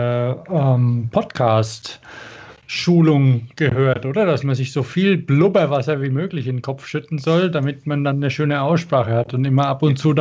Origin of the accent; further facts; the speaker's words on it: Bavaria, Germany; now in Stuttgart, Germany; jetzt hat bei uns in Stuttgart, was ja Bierdiaspora ist, für Franken, wo wir ja geboren und aufgewachsen sind